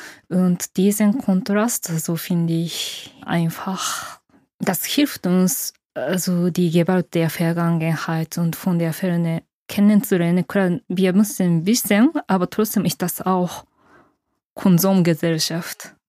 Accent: Japan; also ich kann nicht so als Japanerin das kritisieren

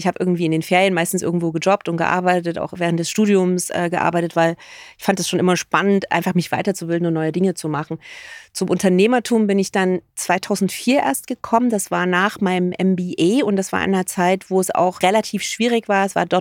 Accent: East Germany, Germany; ich bin ja Ossi und ich hatte damals das große Vergnügen, dass ich Westverwandtschaft hatte

